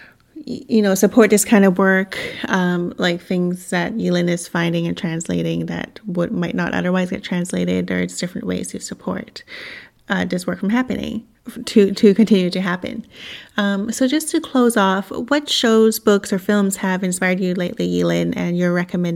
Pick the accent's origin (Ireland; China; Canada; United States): Canada; but definitely for some reason, dental is not covered in just being Canadian and living here.